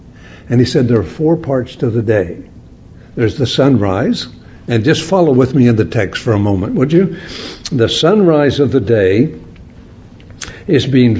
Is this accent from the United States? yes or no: yes; West Virginia, United States; And after my studies at Emmaus, I went back to my home state of West Virginia and lived there for a year and worked with a little assembly.